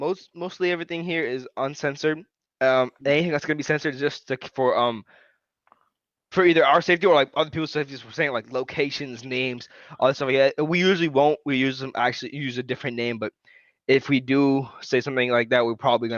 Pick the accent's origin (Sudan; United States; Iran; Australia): Sudan; the best. Everybody love me. I'm from Sudan, Sudani.